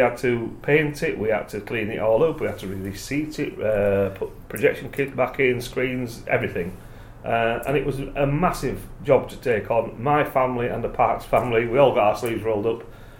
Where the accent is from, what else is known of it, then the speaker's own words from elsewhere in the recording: Barnsley, Yorkshire and the Humber, United Kingdom; I'm from Barnsley, I've always lived in Barnsley, I've worked all over the place, but always come back to Barnsley.